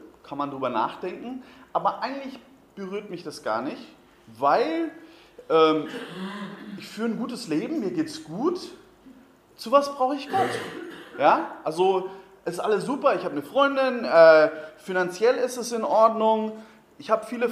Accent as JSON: {"language": "German", "region": "Bavaria", "country": "Germany", "said": "Ich bin ursprünglich aus Bayern. Ich hoffe, ihr könnt mir das verzeihen."}